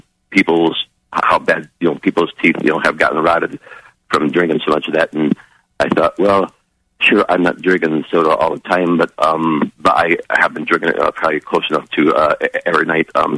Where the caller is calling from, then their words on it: Wisconsin, United States; United States, Wisconsin.